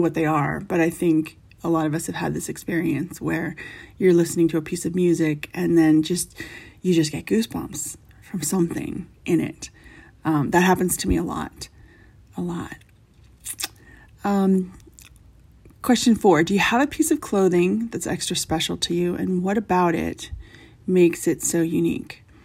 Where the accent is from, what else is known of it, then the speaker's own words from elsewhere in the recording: East Coast, United States; I think it's no secret that I'm originally from the East Coast